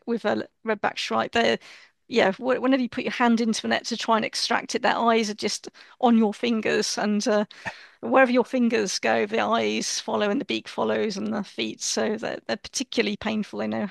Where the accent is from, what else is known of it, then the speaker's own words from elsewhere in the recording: Vennington, West Midlands, United Kingdom; I grew up in Shropshire, in, really rural Shropshire, right on the Welsh border, a place called Vennington. I lived next door, but one from my grandparents who were, sort of on a worked on a farm there.